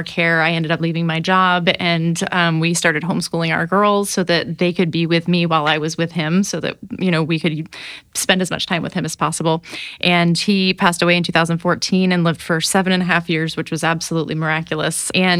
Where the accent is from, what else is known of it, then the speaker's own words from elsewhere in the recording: Maine, United States; moved away; Sure. We are originally from Maine. We left in November of 2017, so we're coming up on our fifth year of being on the road full-time